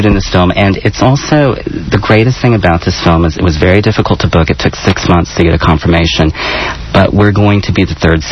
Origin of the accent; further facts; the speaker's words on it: Houston, Texas, United States; that speaks to growing up in the Houston area.